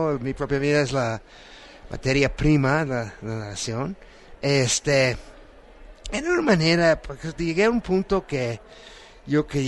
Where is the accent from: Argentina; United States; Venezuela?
United States; Boston, Massachusetts; now in New York, United States; voy a Boston, donde yo nací, donde yo, en parte donde yo crecí. Yo soy hijo de migrantes, papá ruso, judío, mamá guatemalteca, católica.